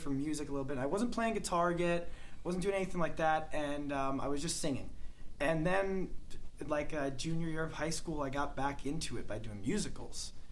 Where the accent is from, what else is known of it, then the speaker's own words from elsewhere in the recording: Babylon, New York, United States; No, I was from Long Island, man. I'm from outside the city, about... A 30-minute train ride. Babylon, New York. Small town.